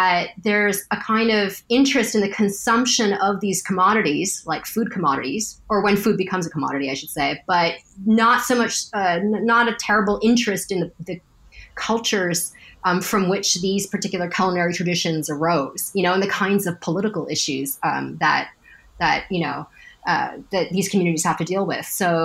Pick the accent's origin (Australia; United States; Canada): Canada; you know, for me being Canadian, I'm really attuned to how